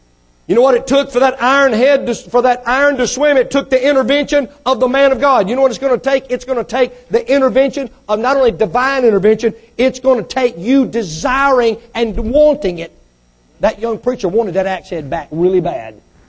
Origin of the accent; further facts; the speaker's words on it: Mississippi, United States; born there; Now, folks, I'm not real smart. I was born in Mississippi.